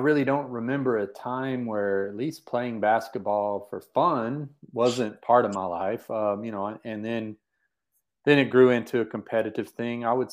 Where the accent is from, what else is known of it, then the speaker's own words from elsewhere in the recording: Texas, United States; But I grew up in Texas, and a lot of people who grew up in Texas like I did can identify with a pull of football.